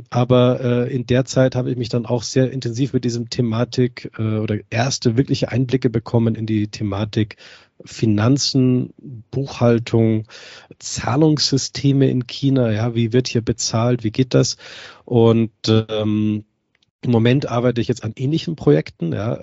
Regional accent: Germany; Also ich komme ja aus Deutschland

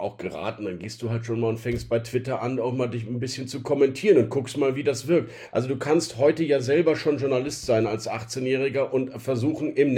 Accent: Rhineland, Germany; die Grundoptimismus, den ich als Rheinländer ja ohnehin im Herzen verpflanzt habe

